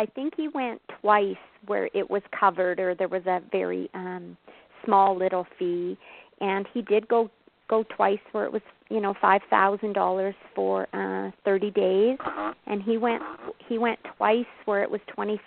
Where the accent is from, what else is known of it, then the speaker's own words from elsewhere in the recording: Canada; We are from Canada